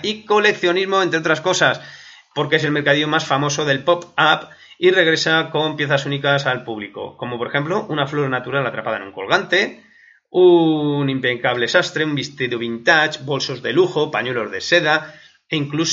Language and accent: Spanish; Madrid, Community of Madrid, Spain; como soy muy madrileño